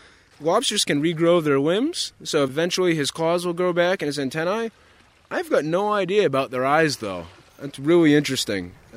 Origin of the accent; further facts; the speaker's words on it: Long Island, Maine, United States; I grew up lobstering in Long Island, Maine, which is in Casco Bay, off of Portland. And so I started lobstering when I was 10 years old.